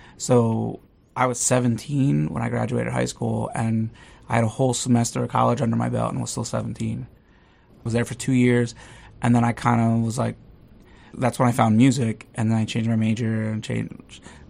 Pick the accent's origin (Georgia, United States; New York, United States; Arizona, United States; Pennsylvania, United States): Pennsylvania, United States; Bethlehem; I'm from Bethlehem, Pennsylvania, which... isn't necessarily too little